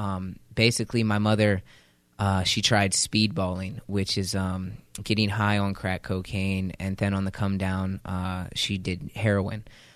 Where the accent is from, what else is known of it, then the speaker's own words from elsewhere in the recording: Chester, Pennsylvania, United States; also born or lived in Philadelphia; I'm originally from Philadelphia. That's where I was born. And then I lived most of my childhood in Chester, Pennsylvania, which is about 15 minutes away. Very, very harsh neighborhood. Projects. It was the hood.